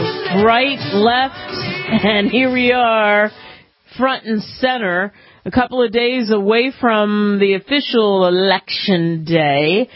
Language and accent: English; New York, United States; also born or lived in Philadelphia; Since I grew up partially in New York and then we moved down to the road in Philly, when I was a kid, nothing was more exciting to me.